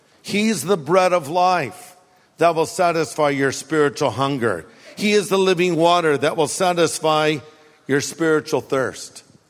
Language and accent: English; California, United States; I grew up here in California, ate hamburgers, french fries, and them all.